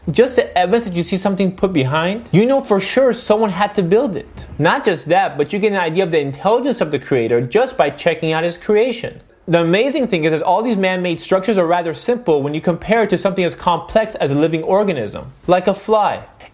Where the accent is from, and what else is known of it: United States; born or raised there